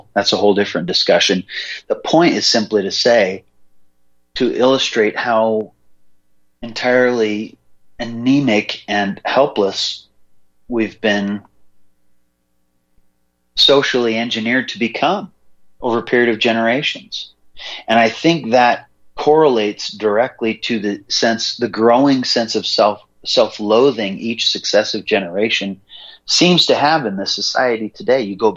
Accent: Montana, United States; born there; I mean, I was born in Montana. There used to be some things.

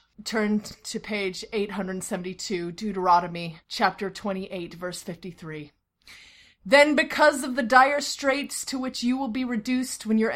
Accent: Texas, United States; because I am a Texan in the acting industry and I want our films to do well

